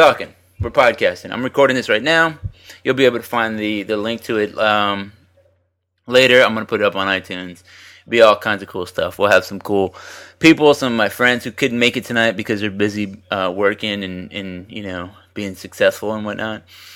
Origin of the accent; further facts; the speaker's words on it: San Antonio, Texas, United States; I grew up in San Antonio, so UT Austin was right there, and I wanted to go there for the longest time